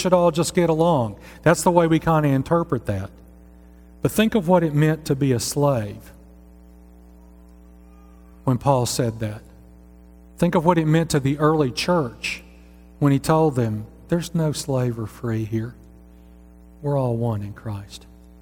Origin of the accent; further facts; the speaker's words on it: Arkansas, United States; I'm from South Arkansas.